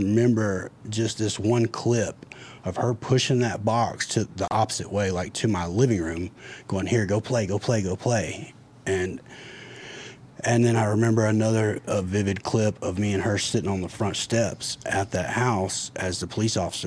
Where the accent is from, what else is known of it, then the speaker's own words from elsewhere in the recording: Fairburn, Georgia, United States; the house I grew up in Fairburn, Georgia, which is South Fulton County, my mom still owned it.